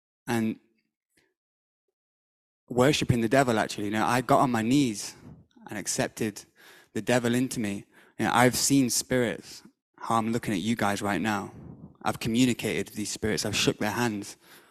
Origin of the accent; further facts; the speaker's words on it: Nottingham, East Midlands, United Kingdom; But I was born and raised in Nottingham. I'm 28 years old. I was born into a Freemason family.